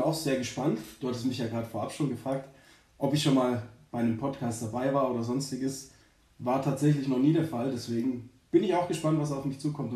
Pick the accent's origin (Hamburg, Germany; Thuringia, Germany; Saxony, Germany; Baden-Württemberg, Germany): Baden-Württemberg, Germany; Stuttgart; ich bin der Mann von der Karis und ich komme aus Stuttgart tatsächlich, aus Vaihingen, der Nebenort von dem, wo wir jetzt aktuell wohnen und bin 31 Jahre alt